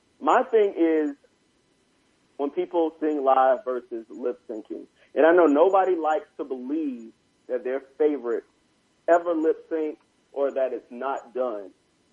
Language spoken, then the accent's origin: English; South Carolina, United States; I'm from South Carolina.